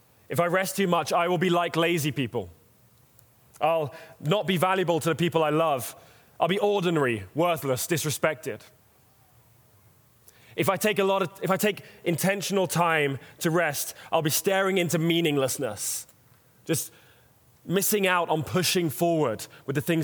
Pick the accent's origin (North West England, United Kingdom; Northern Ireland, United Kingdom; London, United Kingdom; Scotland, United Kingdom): London, United Kingdom; I grew up in North London, big Jewish community.